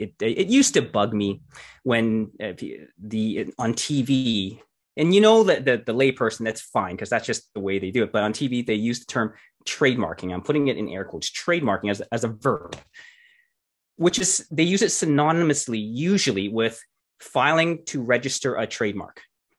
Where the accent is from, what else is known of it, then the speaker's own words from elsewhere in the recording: Canada; I am a Canadian trademark lawyer.